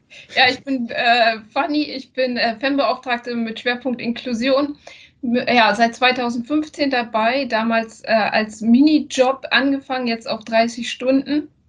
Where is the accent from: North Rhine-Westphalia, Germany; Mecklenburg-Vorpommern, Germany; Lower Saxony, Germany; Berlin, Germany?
Mecklenburg-Vorpommern, Germany; Usedom; now in Hamburg, Germany; mit dem Umzug hier nach Hamburg, ich komme eigentlich aus Usedom